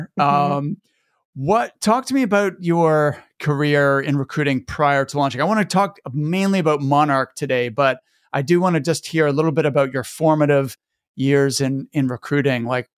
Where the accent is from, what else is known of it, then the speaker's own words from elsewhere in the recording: Nova Scotia, Canada; I'm from Nova Scotia and I grew up there